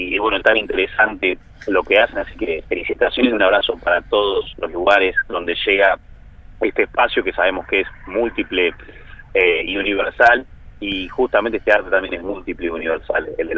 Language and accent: Spanish; Dolores, Buenos Aires Province, Argentina; acá en mi pueblo, en Dolores, provincia de Buenos Aires, en un club de mi barrio.